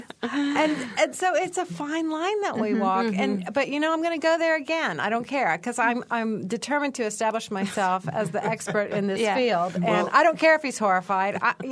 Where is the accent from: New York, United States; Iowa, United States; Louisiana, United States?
Iowa, United States; I have a friend from my hometown back in Iowa coming to see the chaos.